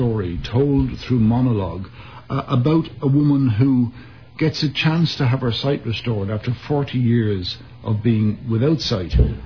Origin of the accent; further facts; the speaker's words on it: Ireland; Those of us from Ireland, of course, don't agree with that.